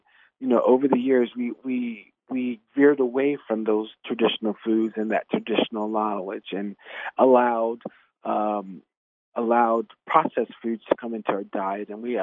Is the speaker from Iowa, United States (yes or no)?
no; Arizona, United States; Yeah, you know, again, I'm from Arizona, from the Tonawanda Nation, and we're probably the second largest land mass-based tribe in the country.